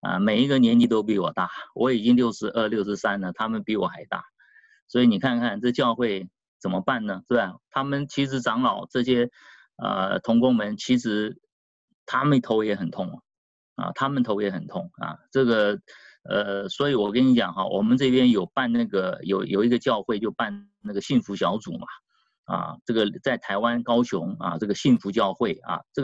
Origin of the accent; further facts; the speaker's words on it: Fuzhou, Fujian, China; 我们福州人